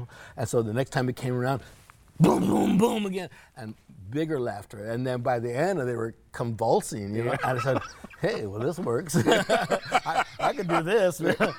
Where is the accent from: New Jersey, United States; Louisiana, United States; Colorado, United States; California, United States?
California, United States; Los Angeles; Well, I was Mexican in a black neighborhood, so you know, yo Mexican, You know, I grew up in South Central LA when it was predominantly 90-some% black and the rest Latino